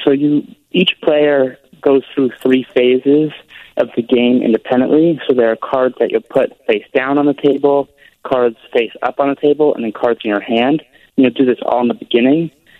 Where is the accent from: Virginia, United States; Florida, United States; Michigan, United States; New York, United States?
New York, United States; New York City; I'm from New York City, and I grew up there, and so elevators were part of daily life.